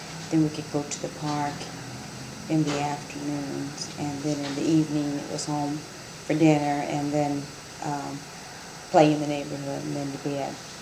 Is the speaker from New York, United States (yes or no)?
no; Danville, Illinois, United States; Okay, I was born in Danville, Illinois, February 12th, 1933.